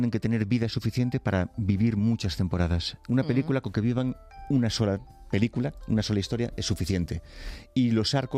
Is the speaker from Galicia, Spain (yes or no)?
yes; Noia, Galicia, Spain; born there; yo nací en Noia, en un pueblecito, en Galicia, al lado de Santiago de Compostela